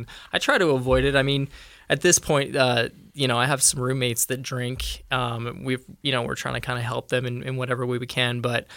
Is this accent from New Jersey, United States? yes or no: no; Alamo, Nevada, United States; also born or lived in Ireland; I was born in Ireland. We joined the church. We immigrated to America in 1994 to a small town in Nevada called Alamo, which is a really great place, really close-knit LDS community mostly, 90%.